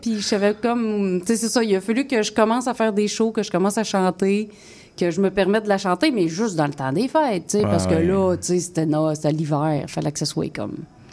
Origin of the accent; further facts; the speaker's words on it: Saint-Pamphile, Quebec, Canada; je viens de la région de Québec, hein, de Saint-Pamphile